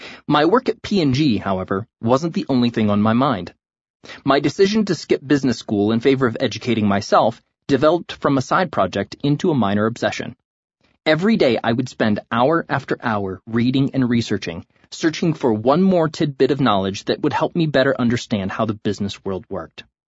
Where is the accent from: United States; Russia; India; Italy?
United States; New London, Ohio; I grew up in New London, a small farm town in northern Ohio, where the major industries are agriculture and light manufacturing.